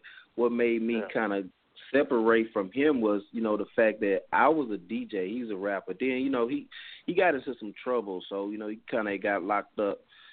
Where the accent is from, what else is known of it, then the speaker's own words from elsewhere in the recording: Houston, Texas, United States; I'm from Fifth Ward, so you know that's the home of Rap-A-Lot. You know I'm from Fifth Ward